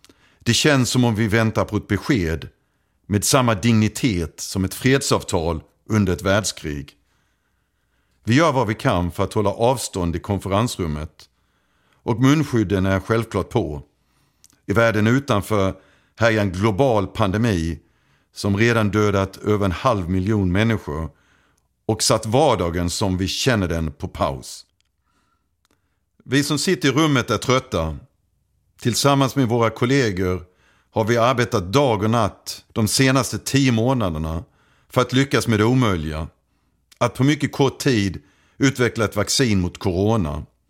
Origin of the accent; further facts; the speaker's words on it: Halmstad, Halland County, Sweden; accent: Halland; Skriker jag på min halländska amerikanska. … Jag är killen från Halmstad som idag är global forskningschef på ett av världens största läkemedelsbolag.